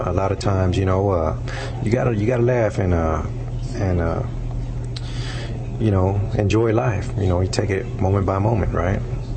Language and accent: English; McKinney, Texas, United States; Yes, it's 30 miles north of Dallas.